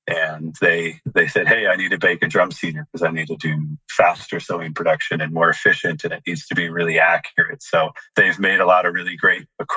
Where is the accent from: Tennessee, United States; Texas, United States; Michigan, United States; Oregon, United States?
Oregon, United States; now in Florida, United States; I am originally from Oregon.